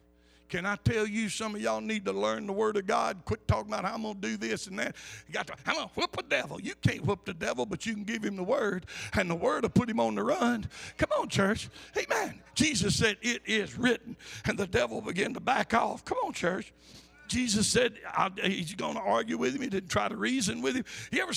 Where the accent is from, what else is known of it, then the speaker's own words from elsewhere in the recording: the South, United States; I'm from the South. Back then, we didn't know what it was, how people locked up in the store at night.